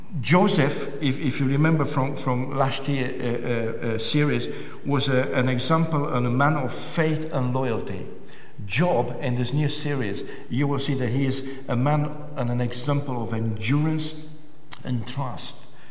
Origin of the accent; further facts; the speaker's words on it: Romania; English is a second language; when I grew up in the Third World country of Romania, I always look up for heroes.